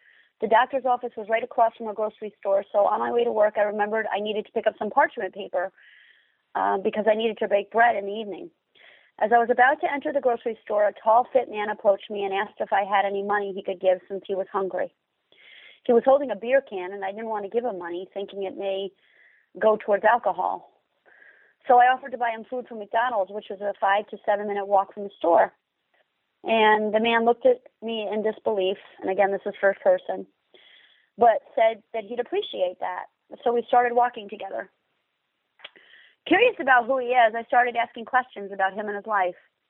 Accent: India; now in United States; I am Indian, and I am in the Bay Area

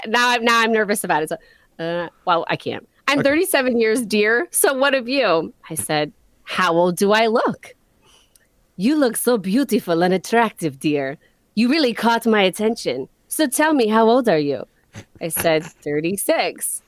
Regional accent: Akron, Ohio, United States; from the United States, Akron, Ohio, precisely.

